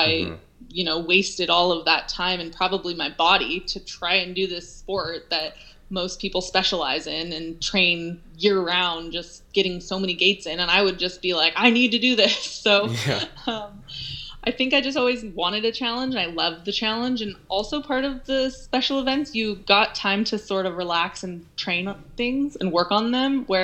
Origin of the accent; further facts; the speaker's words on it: Olympic Valley, California, United States; I was always very interested in the Olympics just because I grew up in Olympic Valley, and I naturally just wanted to travel the world.